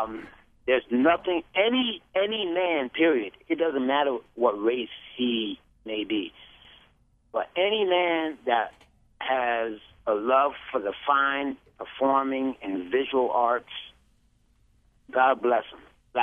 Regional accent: New York, United States; People think that I'm from Africa or from an island because of the way that I talk. But I'm from upstate New York.

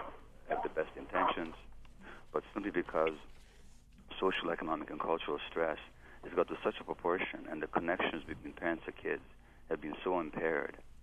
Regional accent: Canada; in the United States, I'm Canadian

